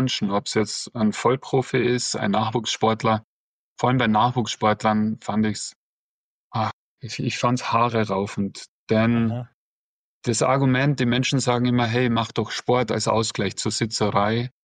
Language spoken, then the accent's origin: German; Munich, Bavaria, Germany; Jetzt ist man normal als Münchner Skifahrer eher ein Südschwede, sage ich immer.